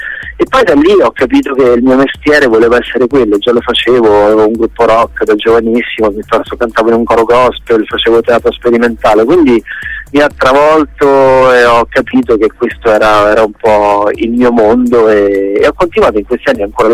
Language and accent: Italian; Canino, Lazio, Italy; now in Rome, Italy; sono venuto da un paesino piccolo dove sono cresciuto, in provincia di Viterbo, che si chiama Canino, a Roma